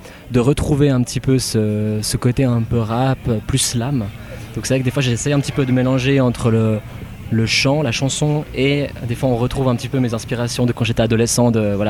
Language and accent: French; Bulle, Fribourg, Switzerland; Non, je viens de Bulle.